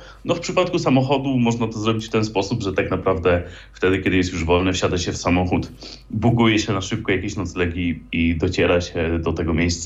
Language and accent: Polish; Kielce, Świętokrzyskie Voivodeship, Poland; ktoś jest z Krakowa, czy tak jak ja z Kielc